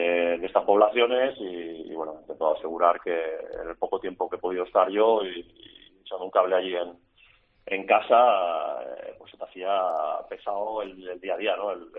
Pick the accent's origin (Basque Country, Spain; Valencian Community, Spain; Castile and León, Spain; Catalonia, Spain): Valencian Community, Spain; Massanassa; Pero esos lazos con Osasuna y Masanasa, mi pueblo, pues yo creo que van a estar para toda la vida, ¿no?